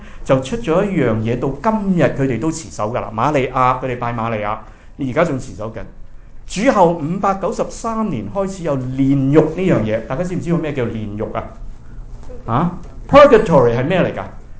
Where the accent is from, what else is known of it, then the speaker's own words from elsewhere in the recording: China; 这个有点像我们中国人的